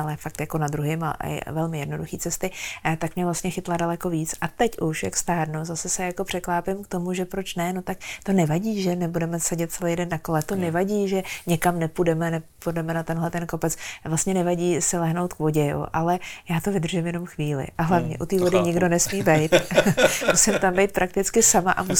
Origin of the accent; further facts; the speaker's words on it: Hradec Králové Region, Czechia; u nás v Krkonoších. Já jsem doma na horách a byť teda je to Polabí, tak u nás docela drsnější část Polabí